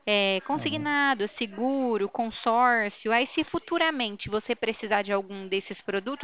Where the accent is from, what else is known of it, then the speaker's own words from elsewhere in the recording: Ribeirão Preto, São Paulo, Brazil; Eu sou aqui de Ribeirão Preto, tá?